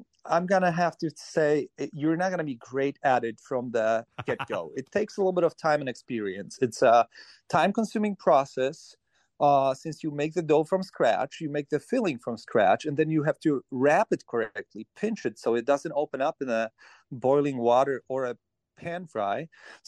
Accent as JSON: {"language": "English", "country": "Poland", "tie": "born or raised there", "second_language": "English", "said": "Me and my family of four, we possibly went out to eat once in my entire life growing up in Poland with my mom, my dad, and my sister."}